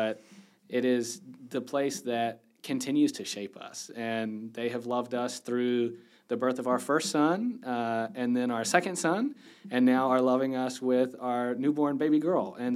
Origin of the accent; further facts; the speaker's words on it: Gastonia, North Carolina, United States; also born or lived in Charlotte; But I grew up in Gastonia, which is just west of here across the river, and grew up there, went to UNC Chapel Hill, from there to Atlanta back home. And North Carolina has always been home